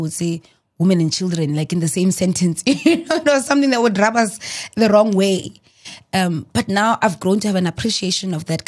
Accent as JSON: {"language": "English", "country": "South Africa", "said": "No, but I am South African."}